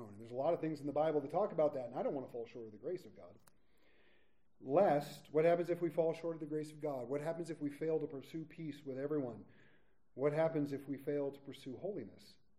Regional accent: West Covina, California, United States; born there; I was born on a chilly November day in 1976. I was born in California. It probably wasn't a chilly November day. I was born in West Covina at a little hospital.

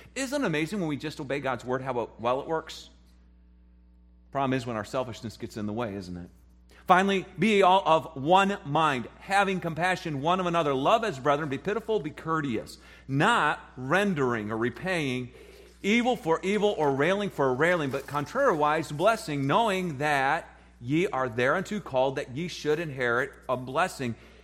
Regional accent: South Carolina, United States; I say wassail because I'm from South Carolina.

